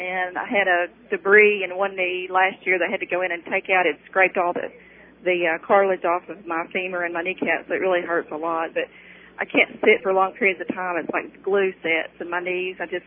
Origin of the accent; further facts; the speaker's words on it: Kingsport, Tennessee, United States; I am on the interstate in Tennessee. I'm actually from Kingsport, Tennessee.